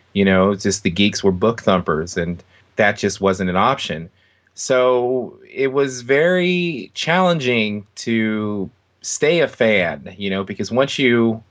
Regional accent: California, United States; Well, I'm African American, and I'm 35 years old, and I grew up in Los Angeles County around a lot of African Americans

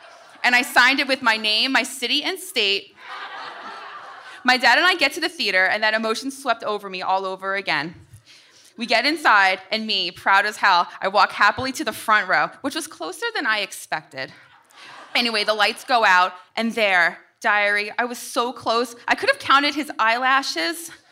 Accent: New Jersey, United States; I said, no, we're from New Jersey.

